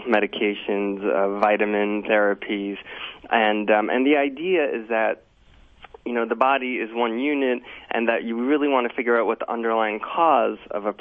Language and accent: English; Staten Island, New York, United States; I grew up in Staten Island.